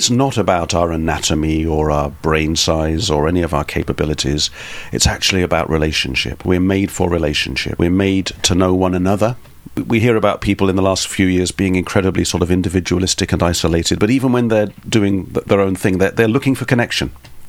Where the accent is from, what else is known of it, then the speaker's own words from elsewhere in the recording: March, East of England, United Kingdom; now in Camberwell, United Kingdom; So originally I come from a town called March, which is in Cambridgeshire, in the Fens. The flattest and driest part of the UK is where I'm from.